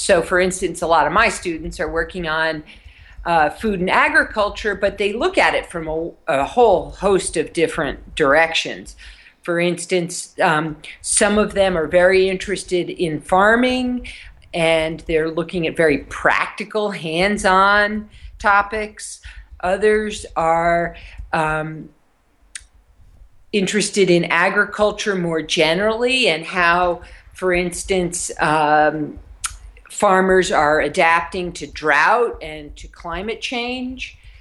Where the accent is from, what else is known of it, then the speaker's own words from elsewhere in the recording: New York, United States; No, I'm not. I grew up in New York State. I did not grow up on a farm or really have anything to do with agriculture while I was growing up